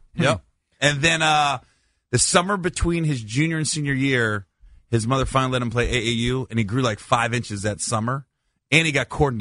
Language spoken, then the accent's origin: English; Cincinnati, Ohio, United States; I'm from Cincinnati.